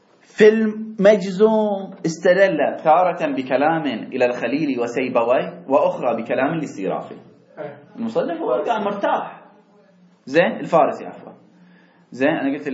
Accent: Hejaz, Saudi Arabia; ليش تبغى ها أنا حجازي ما ليش أبغى

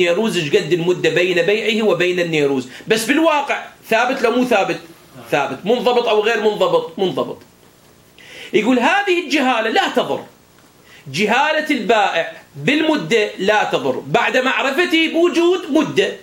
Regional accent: Iraq; بس ما أعرفه بالنسبة إلى الكيلو المتداول عندنا في العراق

